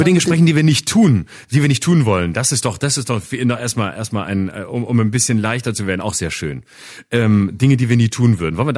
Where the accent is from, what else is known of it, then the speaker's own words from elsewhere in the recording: Baden-Württemberg, Germany; wir waren ganz oft im Europapark in Rust, weil er ja nicht so weit von meinem Heimatort weg